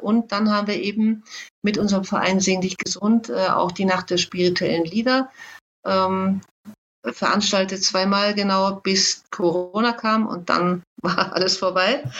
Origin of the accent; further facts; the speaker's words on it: Hamburg, Germany; Aber bei uns zu Hause zum Beispiel, ich komme ja aus Hamburg